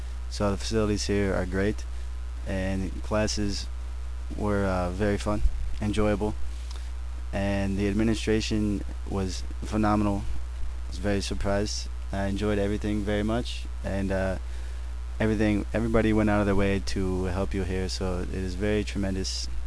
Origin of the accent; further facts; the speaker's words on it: Cincinnati, Ohio, United States; I'm from Cincinnati, Ohio, in the United States of America, where I attend the University of Cincinnati.